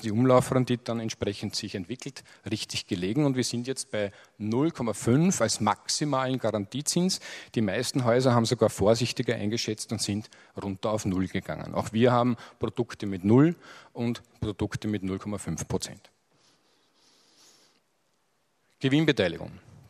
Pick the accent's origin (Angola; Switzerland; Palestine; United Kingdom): Switzerland; so fad wir manchmal als Schweizer sind